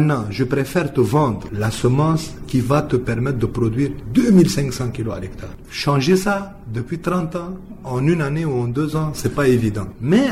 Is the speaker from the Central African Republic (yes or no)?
yes; Central African Republic; Vous savez que chez nous, en Centrafrique, on perd chaque année minimum 9 à 10 000 tonnes de mangue